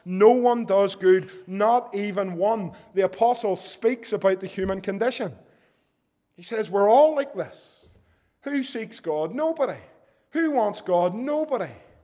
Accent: Belfast, Northern Ireland, United Kingdom; Once upon a time, growing up in East Belfast

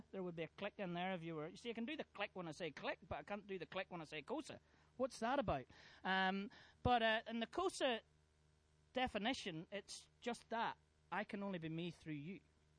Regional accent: Northern Ireland, United Kingdom; because we come from Northern Ireland

